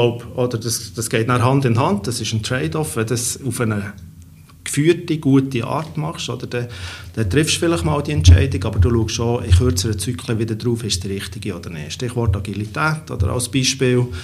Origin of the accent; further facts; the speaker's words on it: Switzerland; wir als Schweizer Europäer